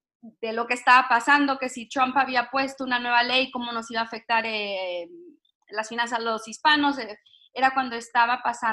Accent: Baja California, Mexico; como estamos pegados a San Diego. Entonces tenemos esta cultura mexicana, porque crecí en México, pero tenemos una cultura también muy gringa, entonces eso nos abre un poco la mente, nos abre las oportunidades, nos abre en cuestión de cultura, viví con dos culturas

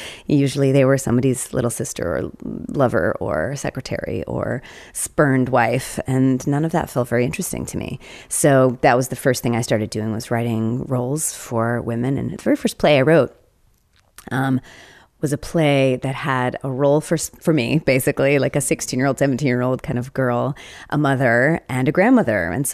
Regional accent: Southern United States, United States; who I obviously gravitated to his plays as a Southerner myself

